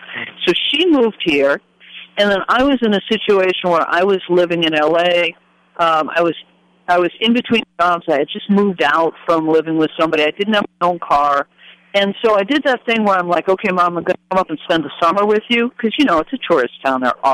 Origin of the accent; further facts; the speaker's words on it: Buffalo, New York, United States; also born or lived in Los Angeles, United States; I'm coming from growing up in Buffalo, New York, moving to New York City. I lived in the Bronx and then to L.A.